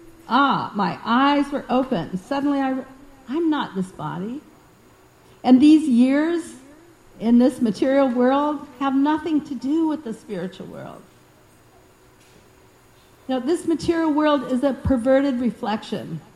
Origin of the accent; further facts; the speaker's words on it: Missouri, United States; When I was growing up in Missouri, I never even saw an Indian person.